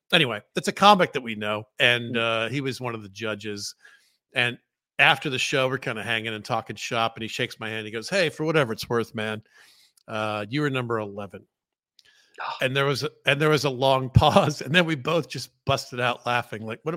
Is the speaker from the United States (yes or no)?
yes; Atlanta, Georgia, United States; I'm a comedian from Atlanta.